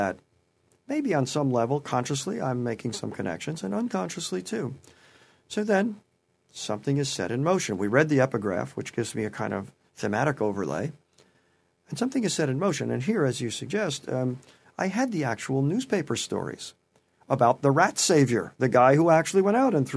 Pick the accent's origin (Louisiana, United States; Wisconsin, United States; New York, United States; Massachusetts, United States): New York, United States; Peekskill; I had heard of an incident in my hometown of Peekskill, New York, on the Hudson River